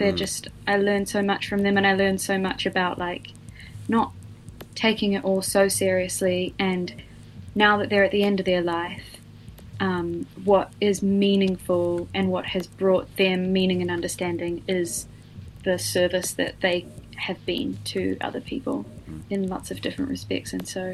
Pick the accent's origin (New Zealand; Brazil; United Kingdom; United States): New Zealand; is that the sort of tall poppy growing up in Aotearoa thing?